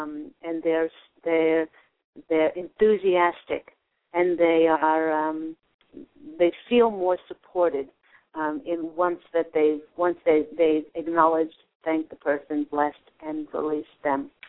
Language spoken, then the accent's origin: English; Queens, New York, United States; born there; Actually, I was born in Kew Gardens in Queens.